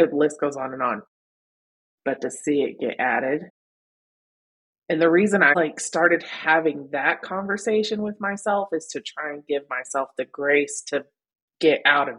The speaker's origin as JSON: {"language": "English", "region": "Texas", "country": "United States", "tie": "born or raised there", "said": "Probably my hometown in Texas. It's a little town called Sigrace."}